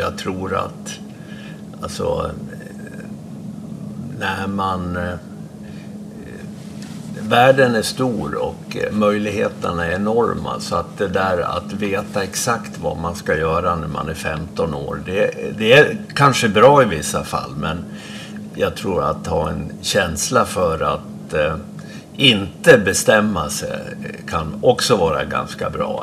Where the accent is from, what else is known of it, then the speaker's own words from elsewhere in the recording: Fagersta, Västmanland County, Sweden; Men jag har bott huvuddelen av min uppväxt i Fagersta.